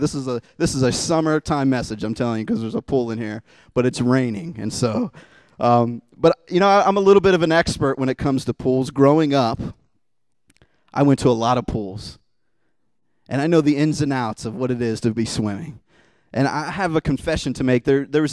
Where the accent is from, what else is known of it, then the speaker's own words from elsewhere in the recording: Youngstown, Ohio, United States; Where I grew up in Youngstown, Ohio, there's some real, we would call them ghetto pools, where it's just like a slab of cement and water, and it's nasty.